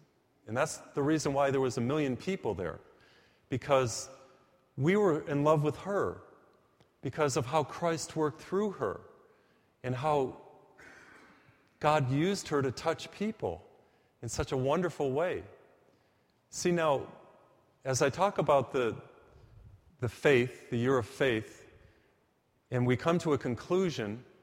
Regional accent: United States; growing up in America, the United States

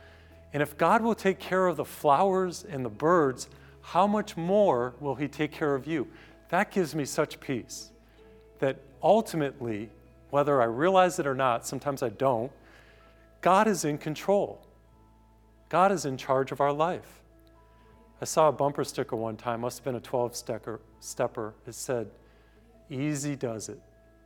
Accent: Massachusetts, United States; now in Houston, United States; I remember one time I was going to give a mission in Boston, my home state. I live in Houston.

